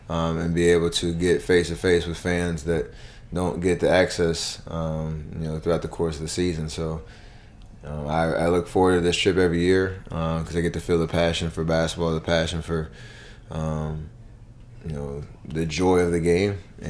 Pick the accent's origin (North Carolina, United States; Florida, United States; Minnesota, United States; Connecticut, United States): North Carolina, United States; Charlotte; I used to play in the park growing up in Charlotte.